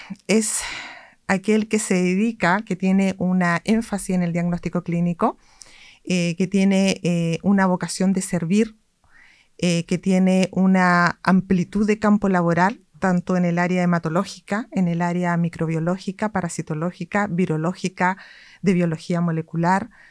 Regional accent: Arica, Arica y Parinacota, Chile; Yo soy ariqueña, nací y criada en Arica. Estudié en la Universidad de Tarapacá.

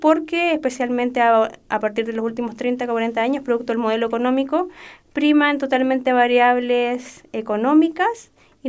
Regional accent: Osorno, Los Lagos, Chile; Yo soy oriunda de Osorno de toda la vida y vengo de una familia de generaciones para atrás de productores y agricultores, específicamente productores de leche, pequeños productores de leche.

